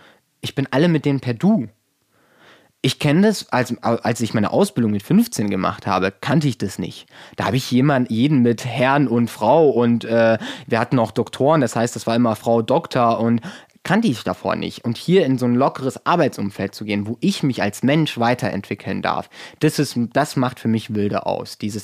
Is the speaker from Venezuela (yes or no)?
no; Luxembourg; in Luxemburg, wo ich herkomme, war alles ein bisschen konservativer.